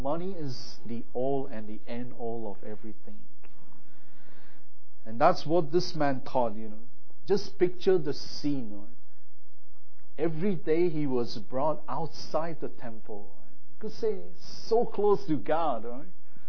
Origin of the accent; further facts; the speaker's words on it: India; Now, I was born and raised in India.